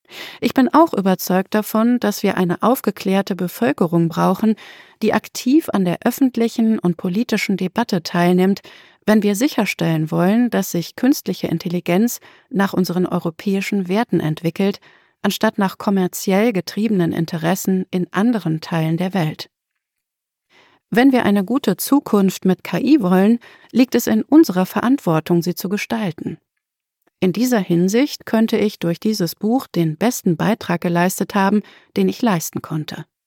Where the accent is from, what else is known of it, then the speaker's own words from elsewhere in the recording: Norway; first language German; also born or lived in Germany; Ich wurde 1989 in Deutschland geboren, bevor ich 1994 nach Norwegen zog. Daher habe ich das Glück, Deutsch als Muttersprache zu haben